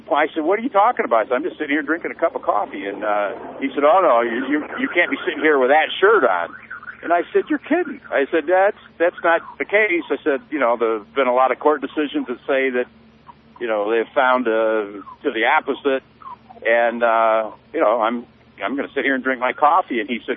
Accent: Toledo, Ohio, United States; I'm from Toledo, Ohio.

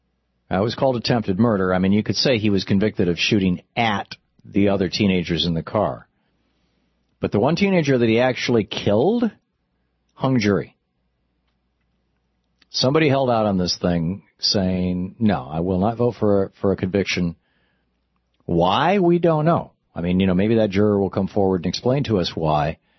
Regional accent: Lansing, Michigan, United States; also born or lived in Vermont / New Hampshire; I lived in Vermont and New Hampshire, which are both very, very white states. I grew up in Lansing, Michigan, in a white part of town.

